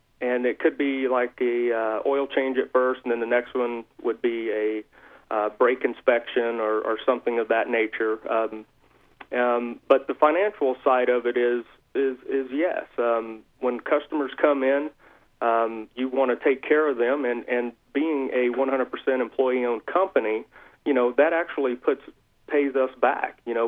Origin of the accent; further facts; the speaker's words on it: Savannah, Georgia, United States; Savannah, Georgia.